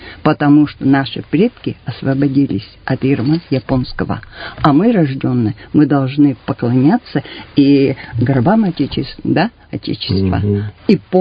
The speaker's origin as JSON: {"language": "Russian", "region": "Sakhalin Oblast", "country": "Russia", "tie": "born or raised there", "said": "В этом году побывав на родине, на малой родине, на Сахалине. 53 года я не была там"}